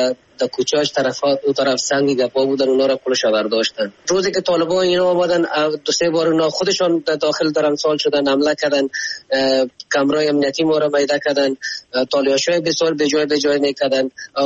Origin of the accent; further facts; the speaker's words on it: Afghanistan; ما خو افغان هستیم